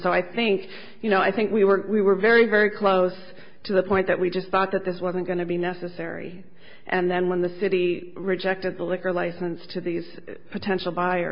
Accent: Reno, Nevada, United States; I'm from Reno. I don't get down to Vegas very much.

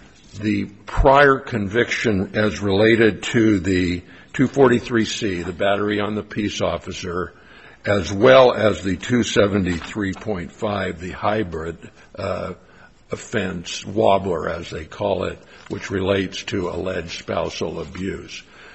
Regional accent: Fresno, California, United States; I'm an attorney from Fresno, and I'm happy to be here before the court.

